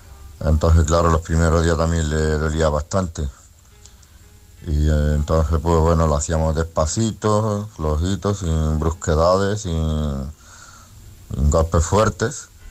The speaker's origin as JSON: {"language": "Spanish", "region": "Balearic Islands", "country": "Spain", "said": "de Mallorca."}